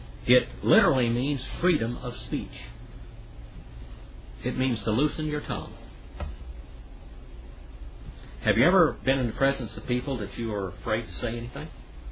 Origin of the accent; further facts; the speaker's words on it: United States; Well, that's because I are one. I am an Indian.